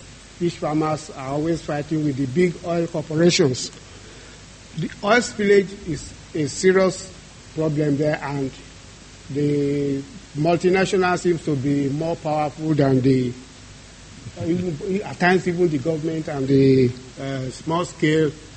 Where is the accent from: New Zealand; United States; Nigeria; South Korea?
Nigeria; I'm from Nigeria.